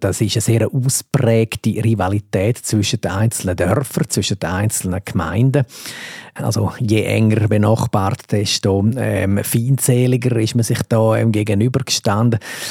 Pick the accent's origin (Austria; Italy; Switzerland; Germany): Switzerland; Graubünden; Also ich bin im Chur-Rital aufgewachsen und man kann sicher nicht sagen in der Stadt, aber es ist auch nicht Landregion